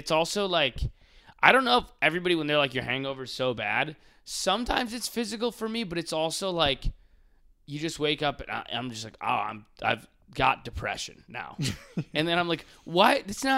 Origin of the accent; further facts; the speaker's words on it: Buffalo, New York, United States; you're from Jersey, I'm from Buffalo.